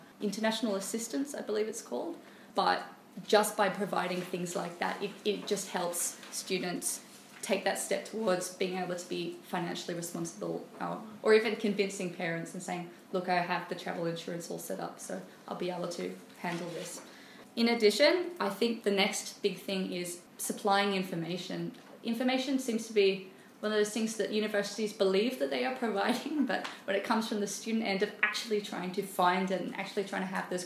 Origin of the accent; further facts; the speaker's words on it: Australia; I struggle and I'm Australian, so especially when compared to Japan.